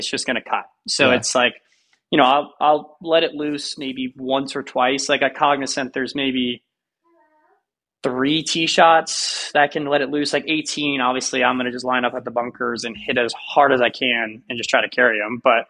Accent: Hialeah, Florida, United States; And, you know, I grew up in Hialeah, Florida. We never even thought PGA Tour was even the mine.

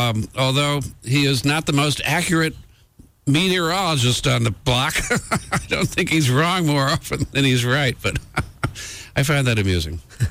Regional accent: Pennsylvania, United States; I grew up in Pennsylvania, but on the other side, I grew up in the Philadelphia side.

